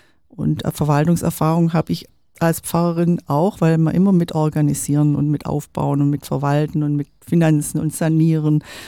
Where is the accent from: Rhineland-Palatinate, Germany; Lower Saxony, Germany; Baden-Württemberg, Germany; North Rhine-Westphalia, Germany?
Baden-Württemberg, Germany; Esslingen am Neckar; also born or lived in Stuttgart; Ich bin geboren in Stuttgart, aufgewachsen, aber im Vilstal und in Esslingen am Neckar. Und dann war ich berufstätig als Pfarrerin, wechselt man die Stelle. Ich war also schon mal in Neckarsulm als Vikarin, dann in Heilbronn als Pfarrerin und Stuttgart